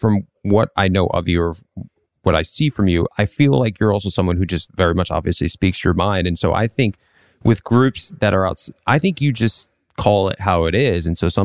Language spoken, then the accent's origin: English; Rhode Island, United States; Like I'm a kid from Rhode Island with patchy facial hair.